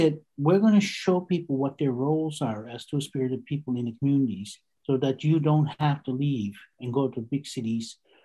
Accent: Eskasoni, Nova Scotia, Canada; And I'm an Indian day school survivor. I spent 10 years in the Indian day school in Eskasoni.

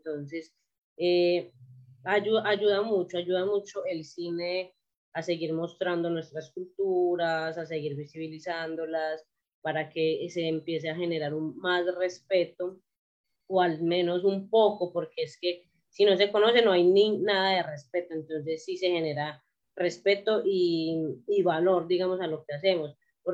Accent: Colombia; como mujer indígena y como mujer lesbiana, pero también ha ayudado a que mi pueblo sea visibilizado, porque es un pueblo en Colombia que no se conoce

